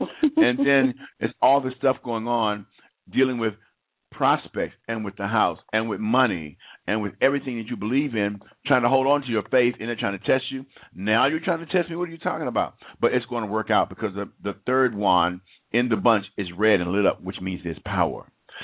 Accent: Atlanta, Georgia, United States; Area code 404, my hometown. I'm right here in beautiful Atlanta, GA.

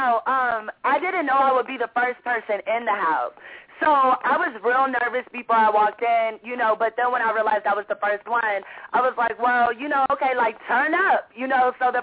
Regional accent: Lake Charles, Louisiana, United States; born there; also born or lived in New Orleans; I actually stayed in Louisiana because my family really is from there. Like, I was born in Lake Charles.

